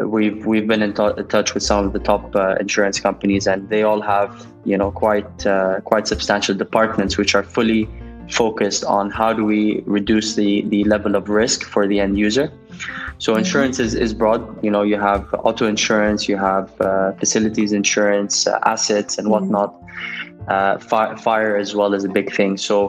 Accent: Nigeria; So I'm born and brought up in Nigeria. And, you know, Nigeria is a place that I consider home. You know, although I've done quite a bit of my education abroad, moved back to Nigeria in 2018. So we're third generation in this country

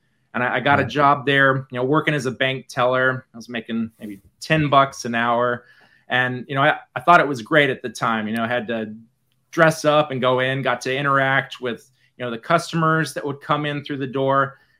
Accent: Dayton, Ohio, United States; grew up in the Midwest, born and raised in Dayton, Ohio.

